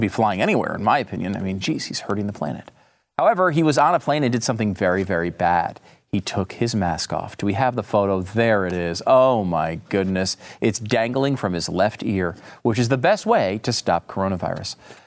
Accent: Northeast, United States; now in Texas, United States; No, I'm from the Northeast, so I'm used to much worse than this.

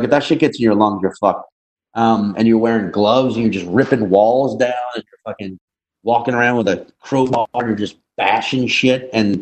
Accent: Louisiana, United States; Because like growing up in Louisiana, you weren't even encouraged to think much about a second language.

